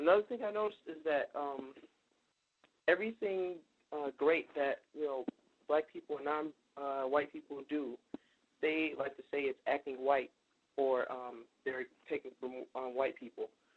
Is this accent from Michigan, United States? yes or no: yes; Detroit, Michigan, United States; now in Philadelphia, United States; Yep, and I live in Philly right now, and I'm originally from Detroit.